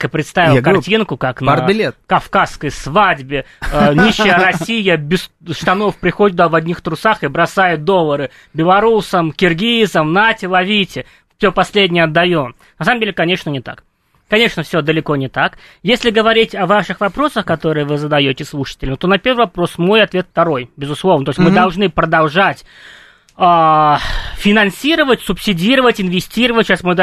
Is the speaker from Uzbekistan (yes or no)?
yes; Uzbekistan; Я сам из Узбекистана, я знаю примерно тамошние реалии.